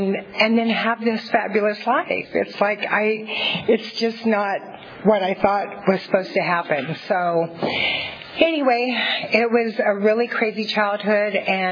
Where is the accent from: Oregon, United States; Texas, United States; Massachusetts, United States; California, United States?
California, United States; Fresno; I was born and raised in Fresno. And which is crazy, and I'm still there.